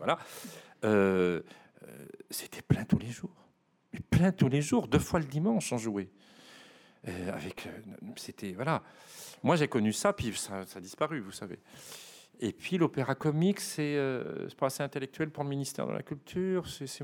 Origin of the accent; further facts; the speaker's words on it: Abbeville, Hauts-de-France, France; je suis d'Abbeville, donc à 6 km de cette abbaye qui a été fondée par le petit-fils de Charlemagne.